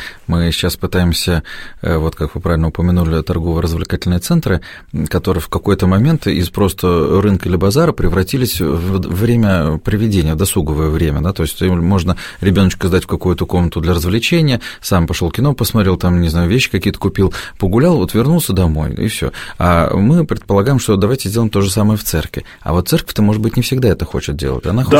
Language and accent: Russian; Moscow, Russia; Я говорю, простите, я из Москвы, как я приду к вам завтра?